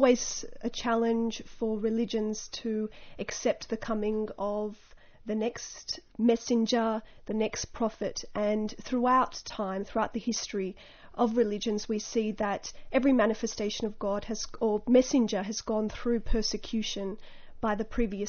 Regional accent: Strathfield, New South Wales, Australia; I'm from Strathfield in Sydney.

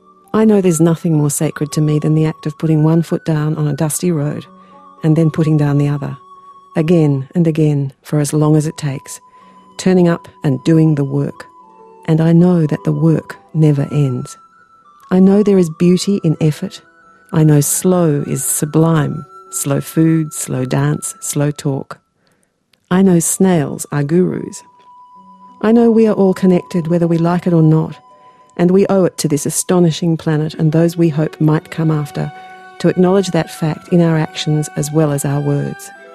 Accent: Australia; And I piped up and said, I'm from Australia.

